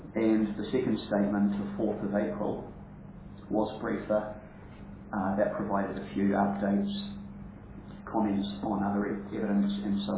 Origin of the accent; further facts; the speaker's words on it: Auckland, New Zealand; I'm an economist from Auckland.